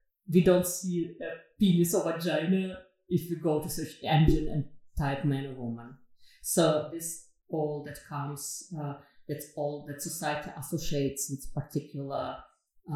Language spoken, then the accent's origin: English; Russia; moved away as an adult; now in Amsterdam, Netherlands; I'm based in Amsterdam, the Netherlands, but I was born and raised in Russia. For 15 years I live in the Netherlands